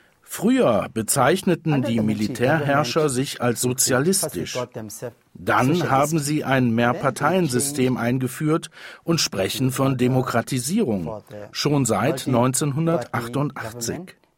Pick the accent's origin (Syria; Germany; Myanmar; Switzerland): Myanmar; Ayeyarwady Region; Ich bin im Süden von Myanmar geboren. Wir nennen die Region Delta. Ich bin in Burma geboren und aufgewachsen. Burma oder Myanmar, das ist dasselbe.